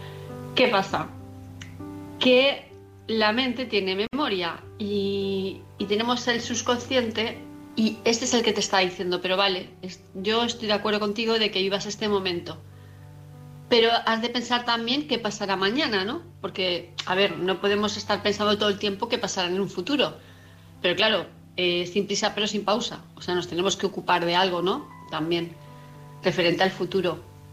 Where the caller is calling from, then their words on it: Palma de Mallorca, Balearic Islands, Spain; de Palma de Mallorca